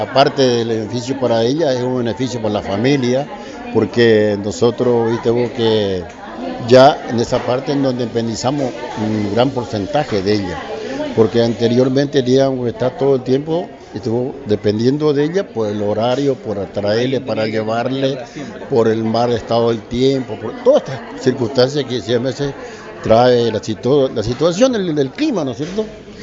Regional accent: Campo Viera, Misiones, Argentina; nosotros como gente de colonia, nosotros somos la colonia, somos de Campo Viera y todo

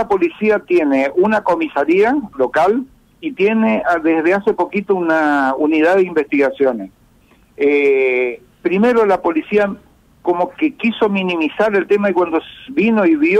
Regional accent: Chaco, Argentina; Yo soy chaqueño. Fíjate vos, yo le aclaré, yo soy chaqueño.

